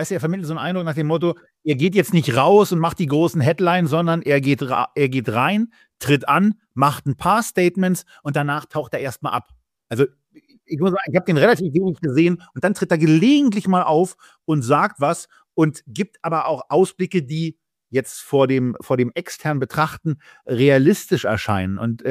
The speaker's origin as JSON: {"language": "German", "region": "Berlin", "country": "Germany", "said": "Als Berliner"}